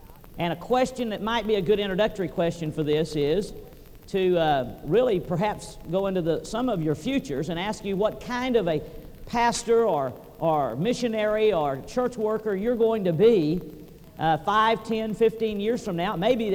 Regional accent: Texas, United States; now in Arkansas, United States; I'm originally from Texas, grew up there, and I'm in Arkansas doing foreign mission work

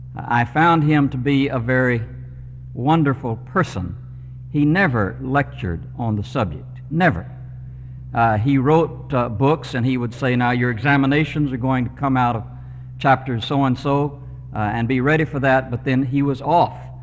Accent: Fort Worth, Texas, United States; also born or lived in Arkansas; I was born in Arkansas, as Fred said. I was reared in Fort Worth, 8 blocks from Southwestern Seminary.

